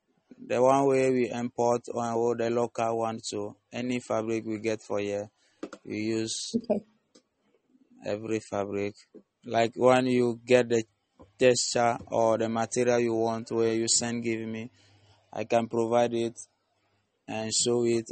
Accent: Togo; now in Ghana; So I'm from Togo and I stay in Ghana here for 7 to 8 years now.

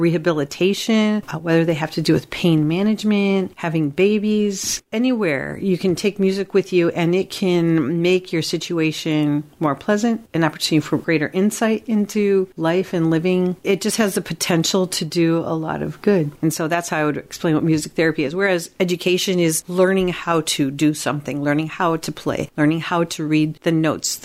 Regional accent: Cudahy, United States; But where I grew up in Cudahy, it was a great place to grow up.

